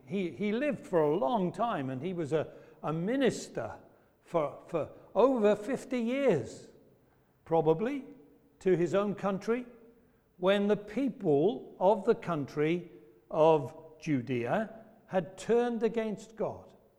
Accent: Wales, United Kingdom; despite having a Scottish sounding name, it's actually an Irish name, but I'm Welsh, so there you go.

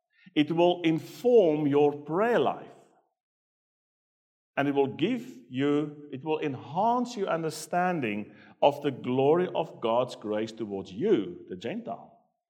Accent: South Africa; When I was growing up, the town and the society that I grew up in South Africa

